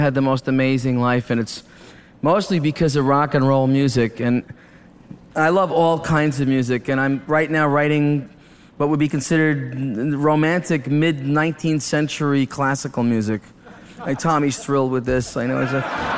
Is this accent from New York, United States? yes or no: yes; Levittown, New York, United States; Now, I grew up in Levittown, okay? Now, not exactly the epicenter of soul in America, you know?